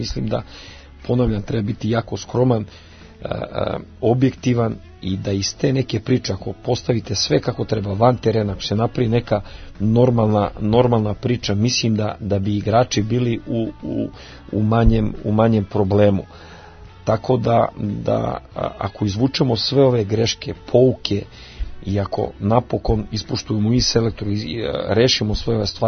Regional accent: Belgrade, Serbia; Odrastao sam u Beogradu

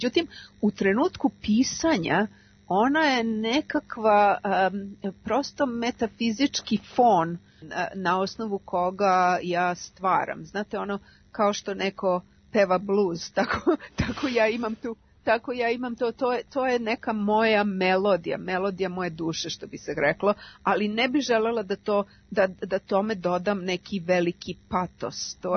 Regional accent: Belgrade, Serbia; moved away as an adult; now in England; Ja sam otišla iz Beograda kao vrlo mlada, 23 godine sam imala u trenutku kada sam zaselila u Englesku

